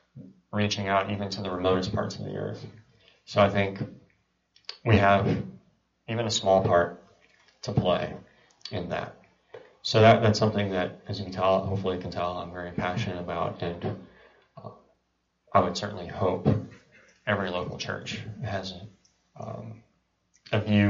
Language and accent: English; Dallas, Texas, United States; It's just, we come from Dallas, where there are huge populations of immigrants, refugees, from closed countries